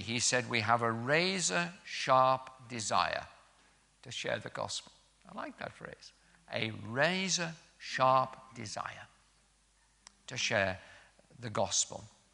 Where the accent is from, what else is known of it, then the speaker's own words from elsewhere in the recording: Keswick, North West England, United Kingdom; playing snooker in a billiard hall in Keswick, in my hometown in the Lake District